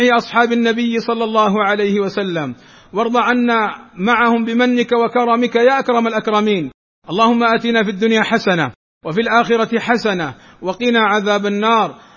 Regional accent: Saudi Arabia

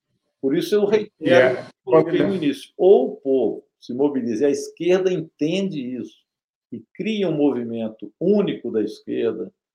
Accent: Belo Horizonte, Minas Gerais, Brazil; born there; Eu sou nascido em Belo Horizonte, mas minha família é toda aí do lado, é do Manhuaçu, de São João do Manhuaçu.

